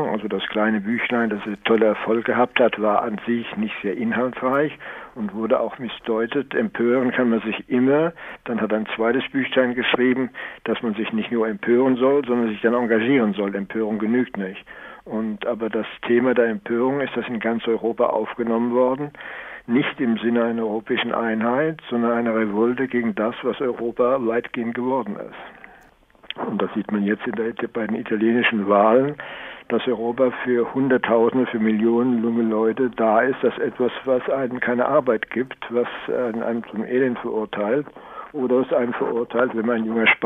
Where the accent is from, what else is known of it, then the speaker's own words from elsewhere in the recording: France; German is a second language; now in Germany; Ich bin ein echter Franzose.